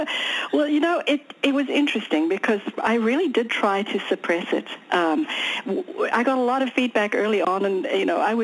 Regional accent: South Africa; growing up in South Africa, so this was, you know, starting out in the early 60s and on, and this was during the apartheid years of South Africa, so it was a very unusual situation to grow up in the first place.

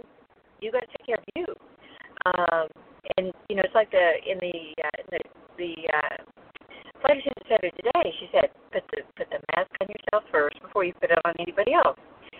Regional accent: North Carolina, United States; now in South Florida, United States; I came from North Carolina and I live in South Florida.

